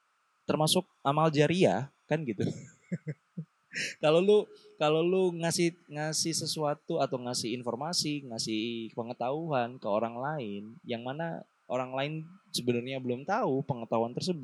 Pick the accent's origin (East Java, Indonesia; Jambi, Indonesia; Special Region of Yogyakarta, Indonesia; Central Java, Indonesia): East Java, Indonesia; Surabaya; gue bisa pakai bahasa Jawa dan gue lahir di Surabaya, gede dan lama di Surabaya gitu ya.